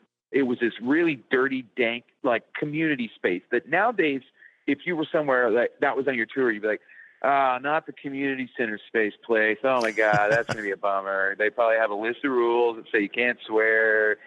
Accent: Indiana, United States; it was all these really, really like off the wall places of like where I grew up in Indiana.

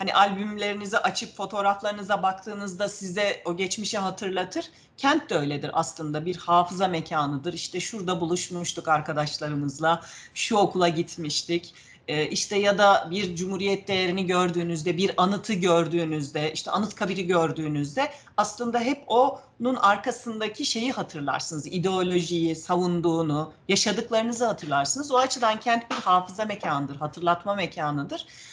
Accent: Ankara, Turkey; also born or lived in Manisa; Dolayısıyla 3 yaşında Ankara'ya gelmişiz. Ankara'da büyüdüm ben. Yani Manisa'da doğmuşum ama hiç Manisa'yı görmedim. Onun için hep kendimi Ankaralı olarak ifade ediyorum.

